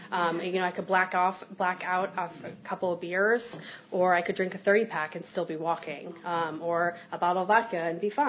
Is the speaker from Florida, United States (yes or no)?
no; Potomac, Maryland, United States; So how I got here, I grew up in Potomac, Maryland, which is about an hour and a half from here.